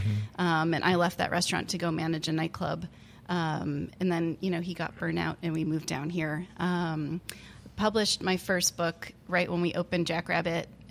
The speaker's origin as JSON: {"language": "English", "town": "Buffalo", "region": "New York", "country": "United States", "tie": "born or raised there", "lives_now": "New York City, United States", "said": "You know, I grew up in Buffalo, New York, happy."}